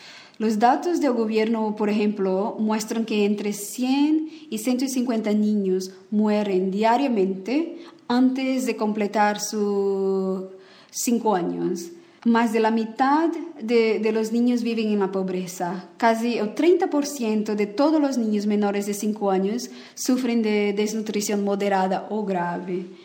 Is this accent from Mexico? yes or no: no; Brazil; trabajo en Myanmar con UNICEF y soy de Brasil.